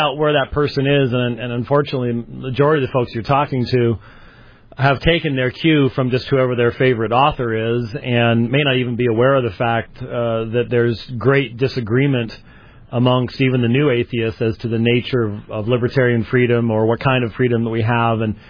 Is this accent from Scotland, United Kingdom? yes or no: yes; Scotland, United Kingdom; I was being a Scotsman with no emotions